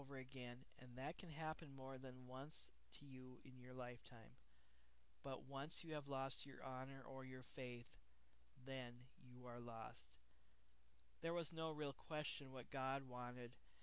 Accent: Minnesota, United States; from Minnesota, welcoming you to my first ever Audio Boo

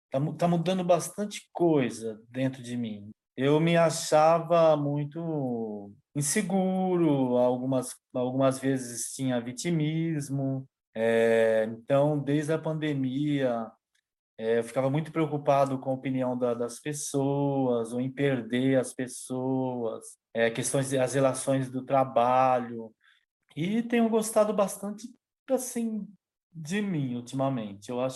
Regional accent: São Paulo, Brazil; Sou de São Paulo, moro na Zona Leste de São Paulo, em Itaquera.

